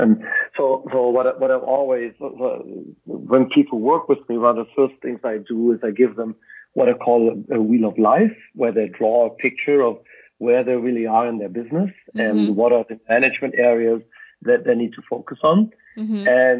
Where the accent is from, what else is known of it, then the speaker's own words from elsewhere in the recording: Germany; first language German; English is a second language; I think my English is better than my German at this point. Yeah, I was born and raised in Germany. You detected my accent.